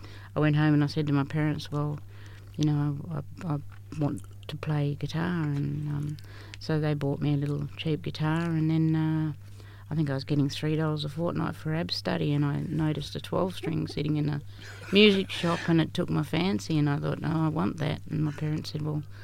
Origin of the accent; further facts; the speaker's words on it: Albany, Western Australia, Australia; born and bred in Noongar Territory. Albany is my hometown. My soul and my bloodline's Yamaji. My heart's in Albany, I think.